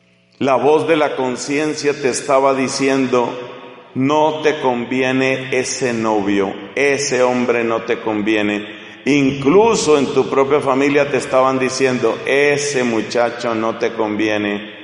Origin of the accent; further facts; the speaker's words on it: Colombia; En mi país, yo soy colombiano